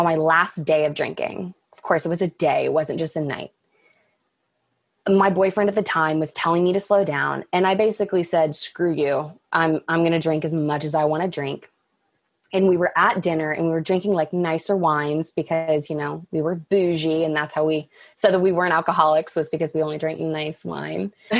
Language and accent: English; Dallas, Texas, United States; I went to kind of a rural school, and growing up in Dallas, like it just wasn't, I missed the city and I missed like being there.